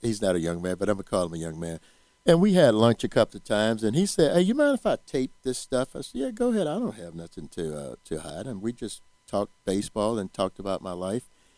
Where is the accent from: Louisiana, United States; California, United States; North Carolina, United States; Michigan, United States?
Louisiana, United States; Mansfield; I grew up in Mansfield, Louisiana. And unfortunately, home is home